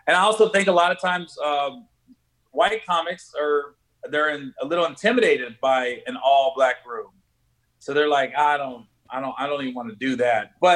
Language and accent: English; Cincinnati, Ohio, United States; We're from the hometown. We're both from Cincinnati.